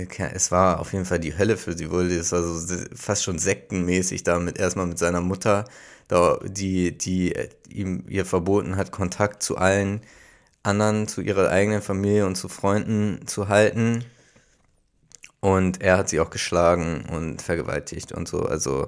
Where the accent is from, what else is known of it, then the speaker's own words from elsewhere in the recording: Hamburg, Germany; wo man so als Hamburger gar nicht weiß, dass da auch Leute leben.